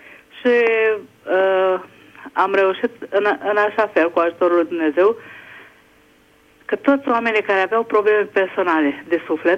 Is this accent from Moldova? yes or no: no; Budapest, Hungary; din Budapesta.